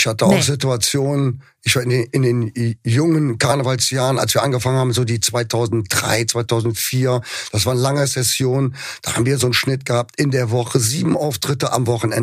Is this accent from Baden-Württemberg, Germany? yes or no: no; Cologne, North Rhine-Westphalia, Germany; da haben wir ja noch ein Privileg als Kölner.